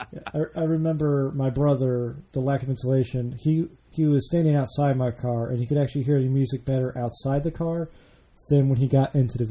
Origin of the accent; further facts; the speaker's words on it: Illinois, United States; where I grew up was outside of Chicago and there's no hills.